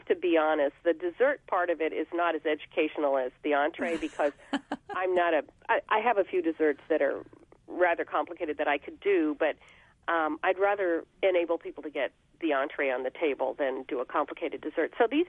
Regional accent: New York City, New York, United States; when I grew up in New York City, my mom joined the food volunteer program

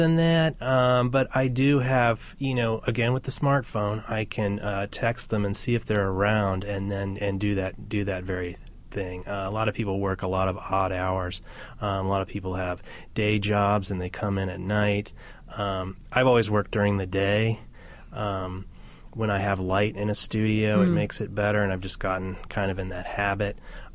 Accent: Indianapolis, Indiana, United States; I did a lot of swimming growing up in Indianapolis

